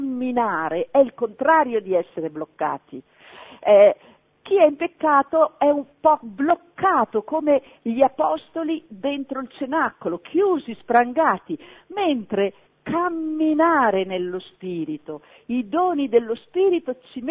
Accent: Trentino-Alto Adige, Italy; io sono del Trentino, al Maso Rover dove sono nata, è proprio la patrona

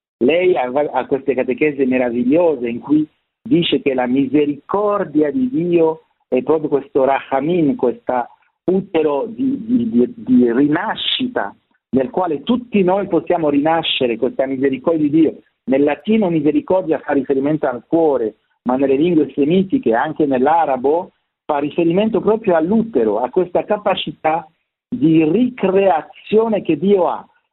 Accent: France; Italian is a second language; stanno sorgendo in Francia, perché sono francese, dunque sono magari più in contatto con questo mondo

